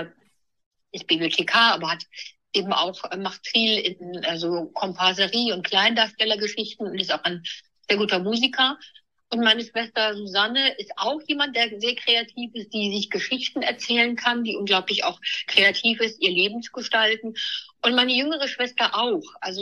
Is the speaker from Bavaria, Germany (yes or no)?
no; Neuwied, Rhineland-Palatinate, Germany; ich bin im Rheinland in Neuwied aufgewachsen